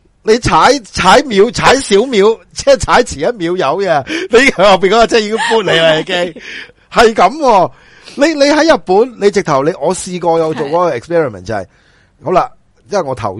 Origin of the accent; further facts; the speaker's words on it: Hong Kong; 我哋都係香港人嚟講呢，